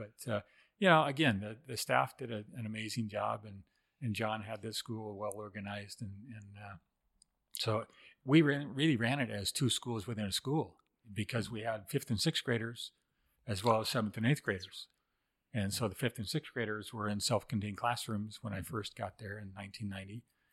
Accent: Tacoma, Washington, United States; I grew up in Tacoma, actually across the bay from Tacoma, so up in Puget Sound area

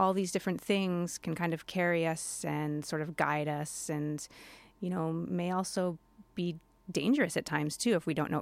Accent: Hawaii, United States; And I'm from Hawaii in the Pacific

